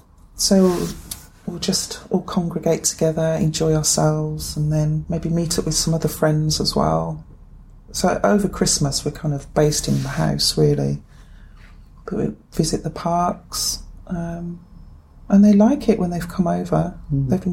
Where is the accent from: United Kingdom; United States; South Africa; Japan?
United Kingdom; England; They couldn't believe I was from England.